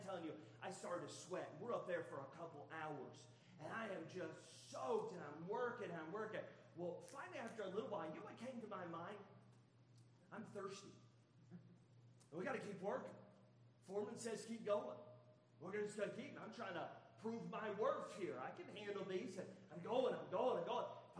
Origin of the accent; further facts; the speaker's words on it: United States; I grew up in North Carolina, Alabama my whole life, and I remember working in North Carolina